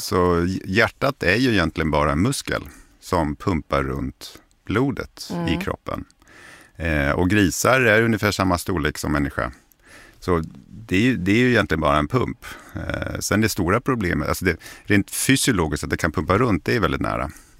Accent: Germany; Swedish is a second language; Jag är tysk i botten, så jag kanske säger fel ibland.

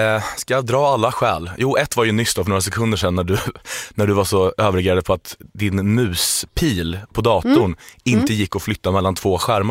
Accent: Norway; Jag kommer direkt från hemlandet, Norge.

